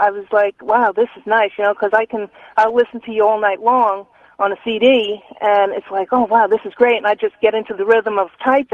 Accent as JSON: {"language": "English", "region": "New York", "country": "United States", "said": "I am originally from Long Island, and she's from Comac, and I'm from CI."}